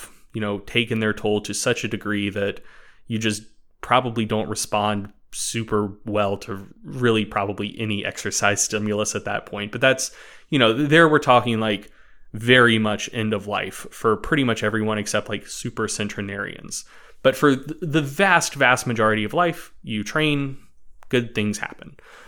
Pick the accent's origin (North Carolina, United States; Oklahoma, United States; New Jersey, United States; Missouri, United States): North Carolina, United States; Mocksville; I am actually originally from Moxville, North Carolina.